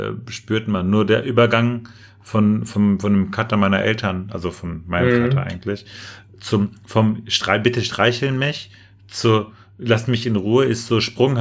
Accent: Turkey; German is a second language; dass eine Frau auch aus meiner Heimatstadt quasi nach Ankara gefahren wurde für eine Geburt.

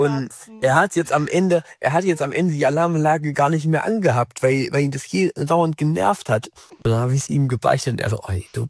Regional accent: Thuringia, Germany; Ich komme ja aus Thüringen, die entsprechend aus der DDR, und aus der ehemaligen DDR.

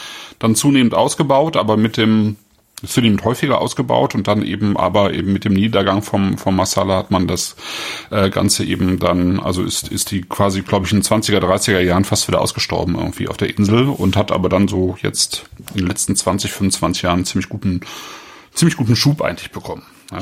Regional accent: North Rhine-Westphalia, Germany; Und das als Rheinländer?

